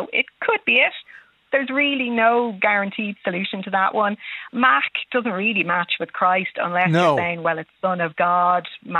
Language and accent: English; Dublin, Leinster, Ireland; I grew up in Dublin.